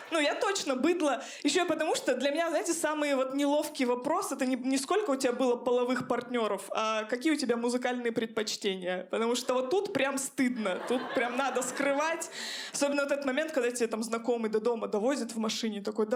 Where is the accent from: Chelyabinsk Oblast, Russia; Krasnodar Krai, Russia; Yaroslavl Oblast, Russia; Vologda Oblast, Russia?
Chelyabinsk Oblast, Russia; Chelyabinsk; Ну, я понимаю, я из Челябинска, я росла в многодетной семье